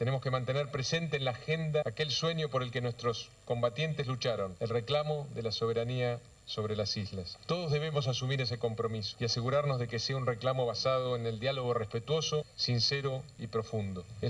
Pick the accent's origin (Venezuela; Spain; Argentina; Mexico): Argentina; Me gustaría que como argentinos tengamos más presente que nunca un mandato que no podemos ignorar, el de unirnos.